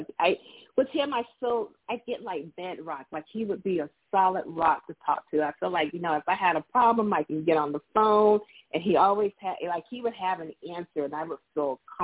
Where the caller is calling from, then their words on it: Florida, United States; I'm calling from Florida.